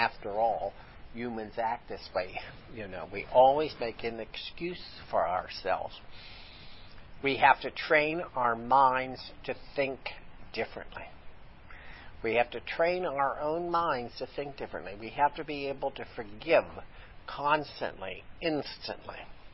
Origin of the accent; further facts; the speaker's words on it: Pennsylvania, United States; You see, in the area that I grew up in Pennsylvania, you must never think too much of yourself.